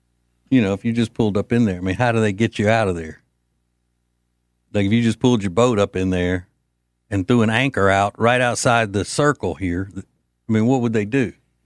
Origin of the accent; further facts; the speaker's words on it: Detroit, Michigan, United States; because I ain't from there. I'm from Detroit.